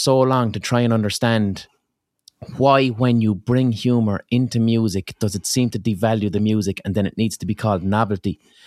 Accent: Ireland; So as an Irish person, and I've got quite a lot of British listeners to my podcast

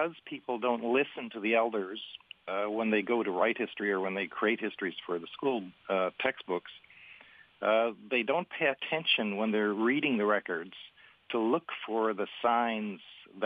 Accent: Quesnel, British Columbia, Canada; I'm from Quinnell originally. I was born in Quinnell, and that's where the Chilcotin Chiefs are buried. And I was actually born in the hospital that's on the graveyard of the Chilcotin Chiefs.

